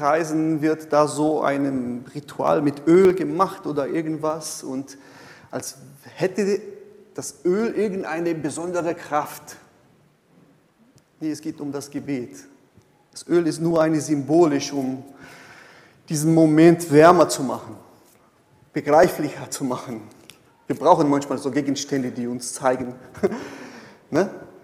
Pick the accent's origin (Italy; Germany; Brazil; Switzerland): Brazil; German is a second language; ich komme aus Brasilien und da werden diese Sachen auch sehr frei interpretiert alles